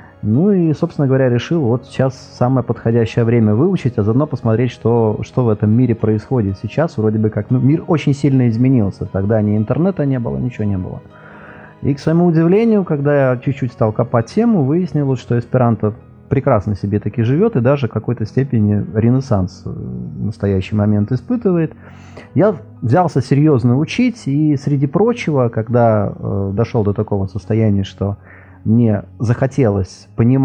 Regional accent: Latvia; first language ru; свой любимый и родной, могучий наш, русский, латышский, который я использую каждый день, поскольку я из Латвии, и на работе, хочешь не хочешь, приходится его использовать, да, и у меня семья в настоящий момент, она двуязычная

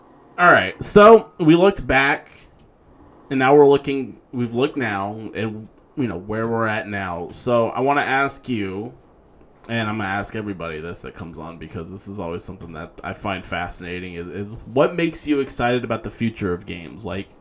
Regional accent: Atlanta, Georgia, United States; From Atlanta.

